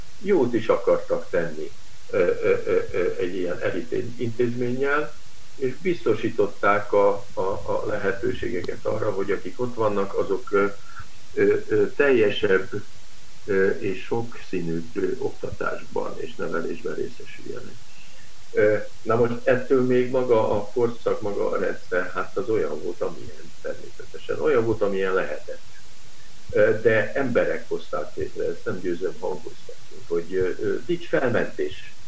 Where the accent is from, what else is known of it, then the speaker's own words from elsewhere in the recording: Budapest, Hungary; ez az ötös kollégium, ahol a pestiként kerültem be, kivételezettként véletlenül